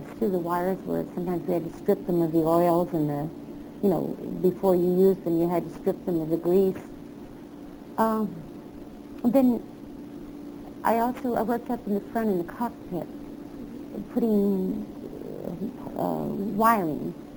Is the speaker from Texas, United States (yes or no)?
yes; Texas, United States; born there; No, see, I really wasn't from Oklahoma. I was born in Texas.